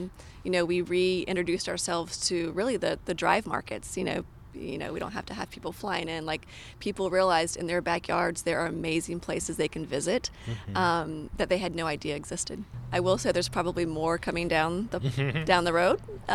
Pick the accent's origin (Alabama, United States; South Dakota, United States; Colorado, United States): Colorado, United States; I came from Colorado.